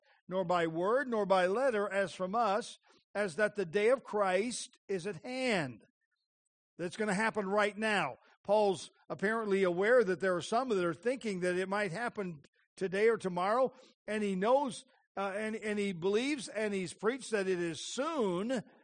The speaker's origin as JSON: {"language": "English", "country": "United States", "tie": "born or raised there", "said": "And then when I understood the threat of communism and Russia, I grew up in the United States"}